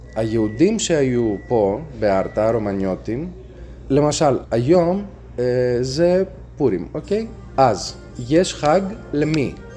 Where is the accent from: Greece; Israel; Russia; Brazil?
Greece; Arta, Epirus; born there; Hebrew is a second language; also born or lived in Athens; אני נולדתי בארתא, הייתי באתונה באוניברסיטה, אני עורך דין פה.